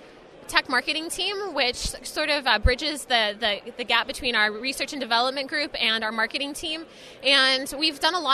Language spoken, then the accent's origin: English; Indiana, United States; Well, I'm a Midwestern girl. I grew up in Indiana.